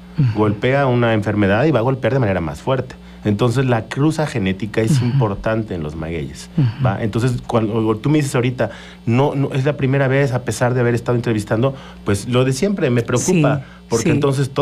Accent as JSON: {"language": "Spanish", "country": "Mexico", "said": "lo que estamos nosotros como pueblo mexicano creando desde hace de miles de años"}